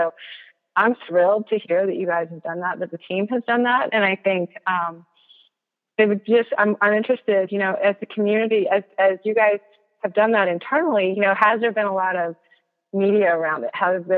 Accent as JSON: {"language": "English", "region": "the South", "country": "United States", "said": "I'm from the South, you know, so the NFL players that I tend to know tend to be the New Orleans Saints."}